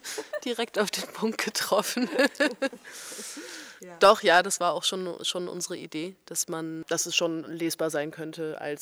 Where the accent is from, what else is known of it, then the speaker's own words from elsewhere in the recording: Hamburg, Germany; born there; Aus Hamburg.